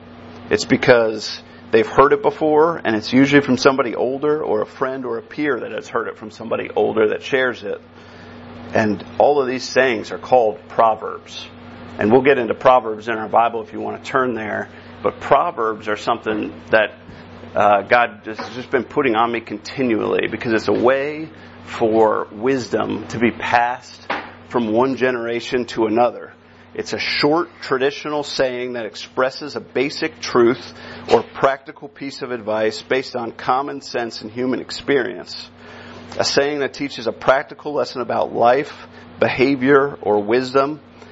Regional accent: New Jersey, United States; I grew up in New Jersey. And in the Northeast, there's a lot of religion.

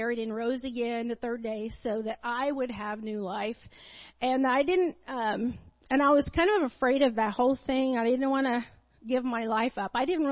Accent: Raytown, Missouri, United States; They had an area, so I was raised in Raytown area, and so he lived two blocks from me

